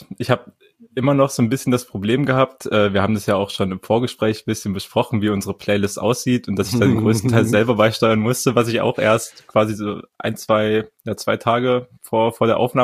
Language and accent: German; Halle, Saxony-Anhalt, Germany; born there; Halle Saale represent mein Geburtsstadt ja sogar, ich bin ja da geboren